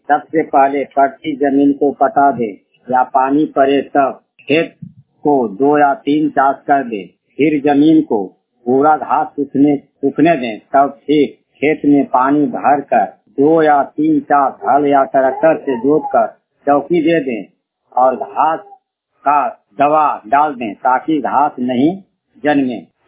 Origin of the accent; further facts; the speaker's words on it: Dihri, Bihar, India; ग्राम डिहरी, पंचायत दोना, थाना हिसुआ, जिला नवादा का निवासी हूँ।